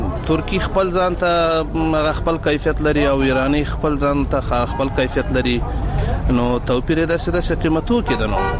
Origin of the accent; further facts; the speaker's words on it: Logar, Afghanistan; زه د لوګر ولایت اوسیدونکی یم.